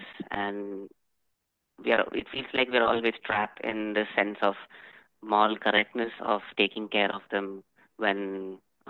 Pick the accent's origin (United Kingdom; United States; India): India; English is a second language; moved away as an adult; now in Germany; We are currently in Germany, but we are from India